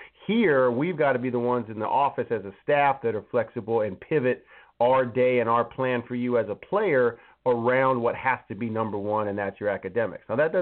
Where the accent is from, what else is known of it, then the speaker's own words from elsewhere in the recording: Billings, Montana, United States; now in Salem, United States; Well, you know, I'm from Billings, Montana originally. So my dad is from American Samoa, and my mom is a cowgirl from North Dakota, and they somehow met in Montana.